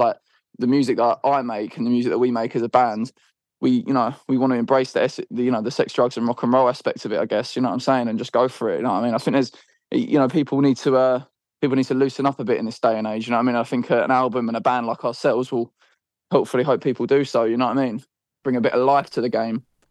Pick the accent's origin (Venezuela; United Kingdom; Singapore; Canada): United Kingdom; East of England; we're from Essex, you know what I mean? And obviously, you know, we live here still, and this is where it's where we're from, innit?